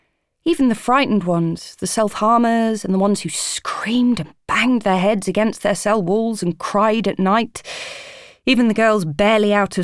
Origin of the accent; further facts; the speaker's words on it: England, United Kingdom; But I was different. I'm English, for a start, of course, which didn't help.